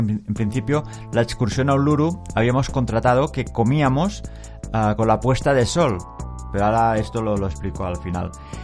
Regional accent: Barcelona, Catalonia, Spain; es como nosotros que somos de Barcelona

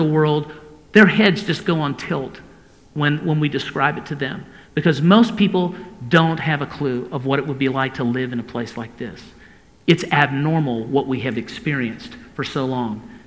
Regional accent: United States; that can sound a little irrelevant to us as Americans, because we have a bit of a bubble that we live in as American Christians.

